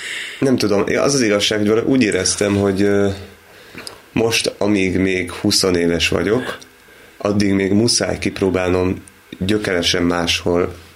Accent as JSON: {"language": "Hungarian", "region": "Budapest", "country": "Hungary", "said": "mondom ezt úgy, hogy pesti vagyok, és akkor elhúzok Szegedre"}